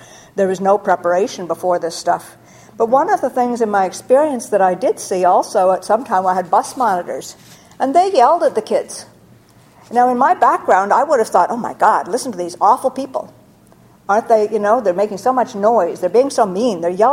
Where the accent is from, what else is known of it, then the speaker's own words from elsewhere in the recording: Montreal, Quebec, Canada; I come from Montreal originally